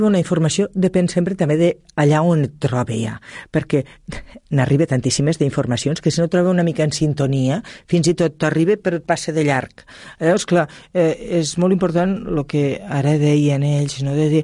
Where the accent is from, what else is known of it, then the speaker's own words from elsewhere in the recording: Juneda, Catalonia, Spain; jo soc de Juneda, a la parròquia de Juneda